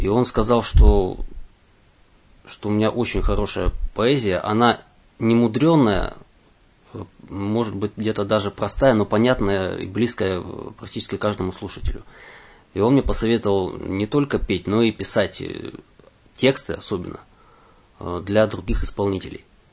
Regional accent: Irkutsk, Irkutsk Oblast, Russia; в моем родном городе Иркутске я приносил около 50 стихов

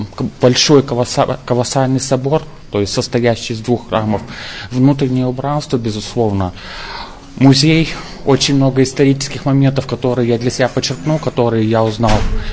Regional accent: Chelyabinsk, Chelyabinsk Oblast, Russia; Я приехал из Челябинска

